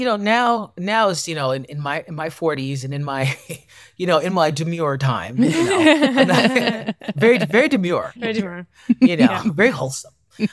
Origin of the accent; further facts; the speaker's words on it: Buffalo, New York, United States; now in New York City, United States; I've been here in New York City now for 22 years. I'm from Buffalo, but a part of the moving away was being able to explore my gender identity